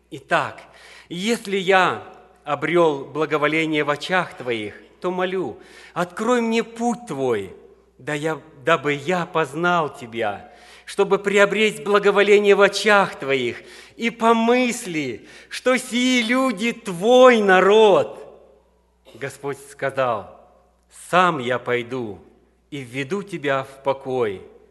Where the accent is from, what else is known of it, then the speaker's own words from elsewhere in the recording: Russia; здесь мы из России, кто бы он ни был, какой национальности